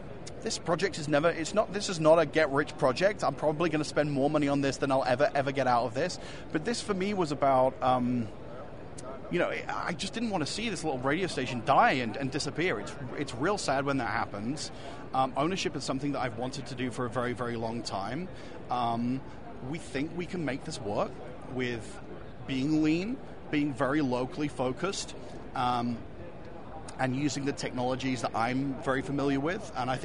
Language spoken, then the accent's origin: English; United Kingdom; now in United States; I'm obviously British.